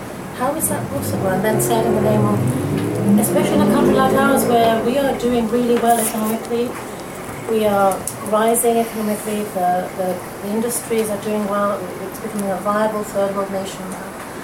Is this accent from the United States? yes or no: no; Bangladesh; I come from Bangladesh